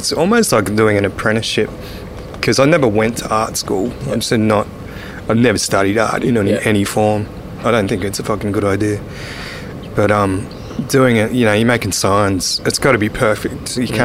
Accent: Canberra, Australian Capital Territory, Australia; because I was growing up in Canberra before the days of the internet

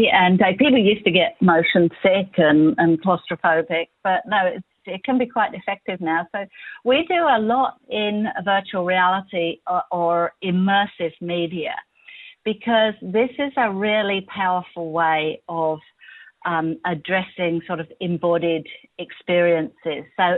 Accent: London, United Kingdom; I actually grew up in London, and was kind of a bit aimless as a child.

